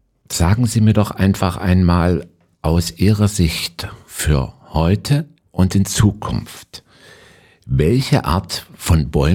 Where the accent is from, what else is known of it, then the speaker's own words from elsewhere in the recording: Zittau, Saxony, Germany; born there; Also ich erinnere mich als gebürtiger Zittauer sehr gern an die Landesgartenschau 1999 am Olbersdorfer See